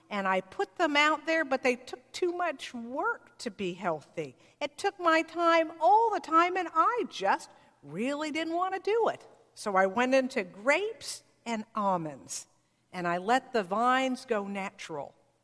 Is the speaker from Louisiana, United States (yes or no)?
no; California, United States; When I grew up in California, I had a favorite uncle, Uncle Jerry.